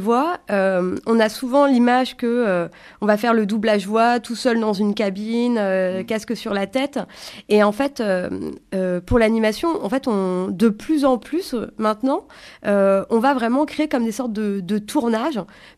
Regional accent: Rennes, Brittany, France; Moi, je suis de Rennes et on a 2 studios également

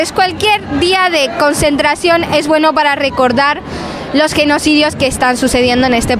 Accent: Brazil; French is a second language; now in Spain; moi, je suis brésilien en Espagne

